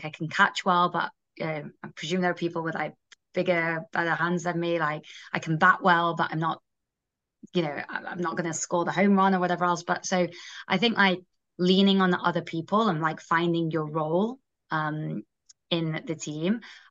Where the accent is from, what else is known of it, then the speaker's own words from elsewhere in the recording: Manchester, North West England, United Kingdom; now in United States; I grew up in Manchester, England, hence the accent. So started the company in America, and now kind of split my time between the two.